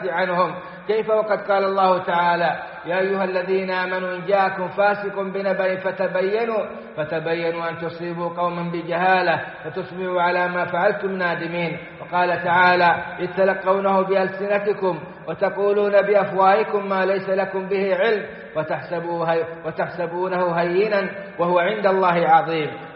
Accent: Saudi Arabia; وغص منهم بلادنا السعودية

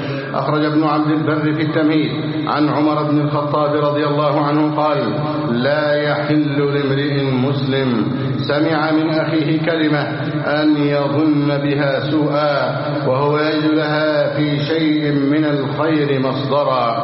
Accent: Egypt

